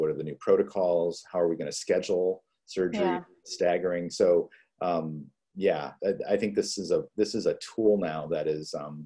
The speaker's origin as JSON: {"language": "English", "region": "California", "country": "United States", "said": "I came from Southern California"}